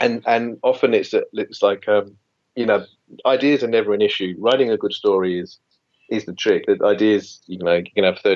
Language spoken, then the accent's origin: English; England, United Kingdom; moved away as an adult; now in Australia; I was born and raised in England and came to Australia in my mid-20s. So I've kind of had close to half and half life in both places.